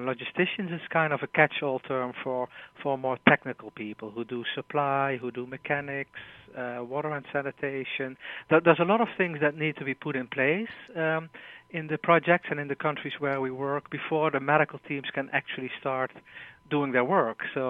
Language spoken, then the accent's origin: English; Netherlands; Yeah, so I'm originally from Holland